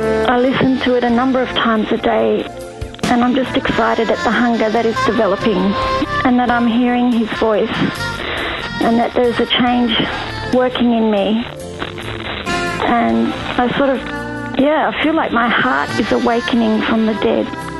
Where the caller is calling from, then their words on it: Australia; I'm just ringing from Australia. I just wanted to send my love and greetings from the land down under and holiday wishes.